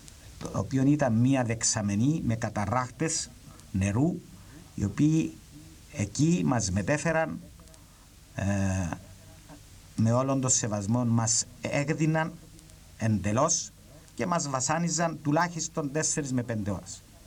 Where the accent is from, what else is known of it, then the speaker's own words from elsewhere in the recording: Lagoudera, Nicosia District, Cyprus; Μετά που έγινε κέρφιου στο χωριό μου στα Λαγουδερά.